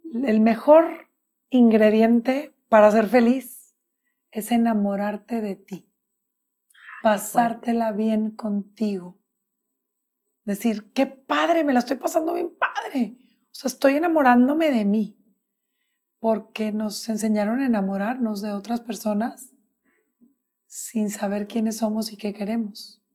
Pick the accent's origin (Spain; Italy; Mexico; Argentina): Mexico; San Pedro Garza García, Nuevo León; tú y yo somos San Petrinas Regias